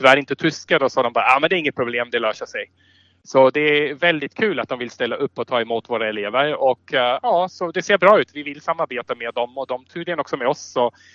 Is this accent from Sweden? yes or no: no; Austria; Swedish is a second language; Ja, alltså tyska är ju självklart eftersom jag är österrikare.